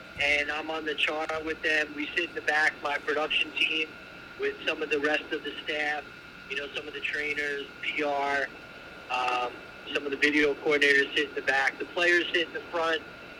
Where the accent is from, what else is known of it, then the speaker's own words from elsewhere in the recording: New York, United States; obviously I'm a little jaded being a New Yorker